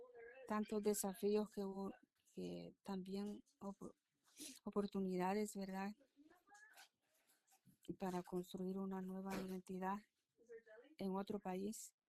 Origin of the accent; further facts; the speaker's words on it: Honduras; now in United States; Yo vine de Honduras. Y pues yo llegué a este país huyendo de la escasez que uno vive allá.